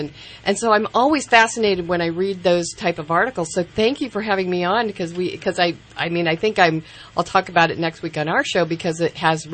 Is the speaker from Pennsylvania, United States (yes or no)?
no; Pleasanton, California, United States; Well, when you think about it, in the Bay Area, now I grew up in Pleasanton, Livermore area.